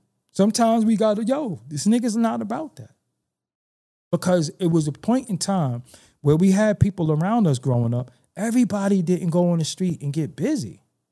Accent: Brooklyn, New York, United States; But I gotta be held to a standard because I'm from Brooklyn.

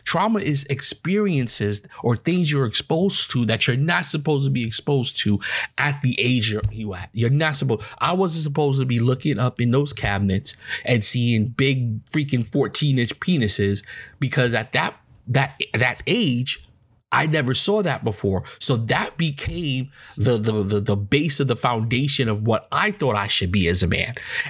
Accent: New York, United States; I mean, we knew growing up in New York that the cops were on some bullshit all the time.

